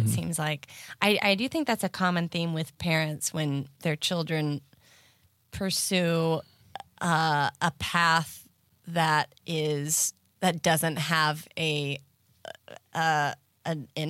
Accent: Galax, Virginia, United States; I grew up in Galax, which is like on the opposite side. I think Norfolk is east, right?

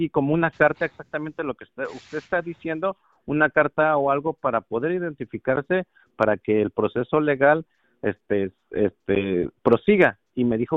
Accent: Puebla, Mexico; Somos del estado de Puebla

